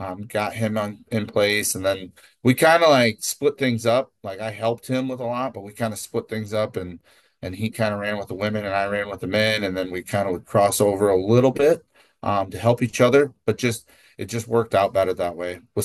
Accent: Parkersburg, Iowa, United States; And then I'm born and raised in Iowa, obviously Parkersburg. Staying semi close to home has always been something that has been, a high priority for myself and my wife.

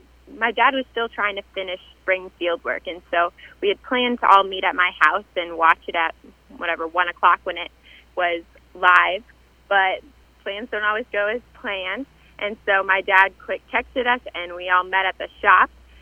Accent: Pine Island, Minnesota, United States; I grew up in just outside Pine Island, Minnesota, on my family's dairy farm.

